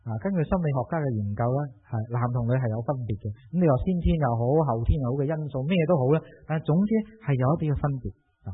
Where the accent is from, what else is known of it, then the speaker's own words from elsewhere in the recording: China; 始终我们中国人那个的传统那种的风气呢